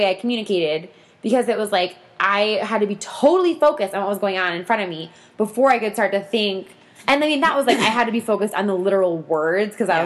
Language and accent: English; Boulder, Colorado, United States; I went to Boulder. So I grew up in Boulder